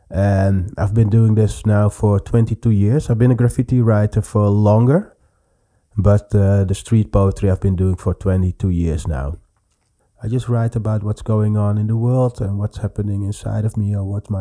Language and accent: English; Suriname; also born or lived in Amsterdam, Netherlands; I'm from Suriname.